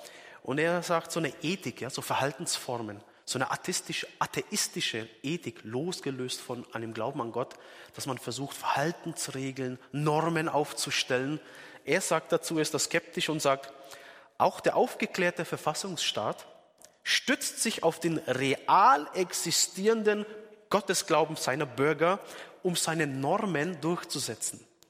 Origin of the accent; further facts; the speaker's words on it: Ansbach, Bavaria, Germany; Auch dort in meiner Heimatstadt der erste Selbstmordanschlag mit Sprengstoffeinsatz, wenige hundert Meter vom Haus meiner Eltern und wo ich gewohnt habe